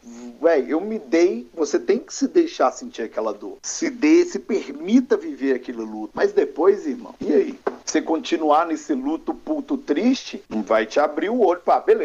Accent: Minas Gerais, Brazil; Eu posso falar que eu sou mineiro.

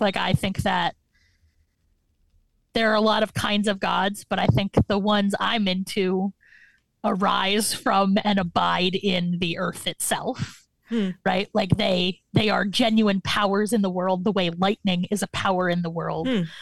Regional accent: Lancaster, Pennsylvania, United States; I grew up in Bible country, right? In Amish country, in particular. I grew up in Lancaster, Pennsylvania. A beautiful place I am happy to have lived, but do not want to live anymore.

